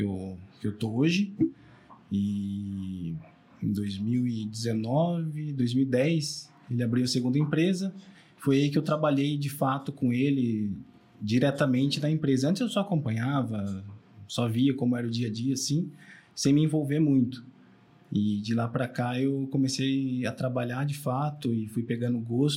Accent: Mogi Guaçu, São Paulo, Brazil; Mogi Guaçu, os dois.

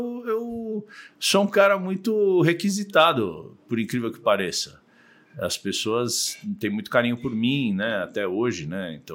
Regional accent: São Paulo, Brazil; born there; Eu nasci em São Paulo, nasci na Beneficência Portuguesa. Sou de uma família do interior, né? Minha família, por parte de pai, é de São José do Rio Preto, da região ali, né, de Monte Aprazível.

